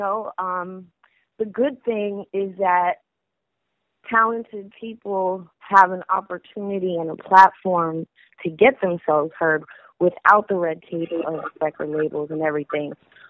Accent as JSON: {"language": "English", "town": "Los Angeles", "region": "California", "country": "United States", "tie": "born or raised there", "said": "I've been in this city my whole life. I'm born and raised in Los Angeles."}